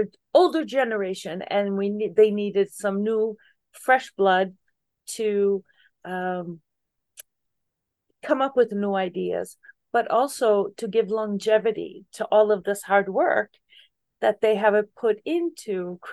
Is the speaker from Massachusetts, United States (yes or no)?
yes; Boston, Massachusetts, United States; I was born and raised in the North End. My parents immigrated in the early 60s, and they both were business people in the North End.